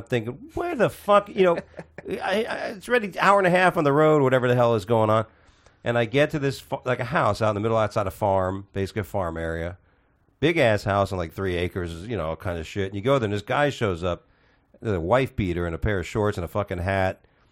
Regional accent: Coral Springs, Florida, United States; And I used to sometimes say Miami because it's recognizable, mm-hmm. or Fort Lauderdale.

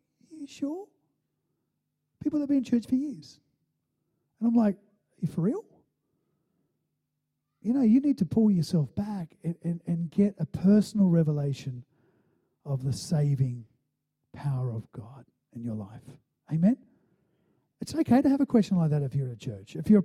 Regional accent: New Zealand; I mean, I grew up in New Zealand where you just were raised to run with bare feet. It's just the way it was.

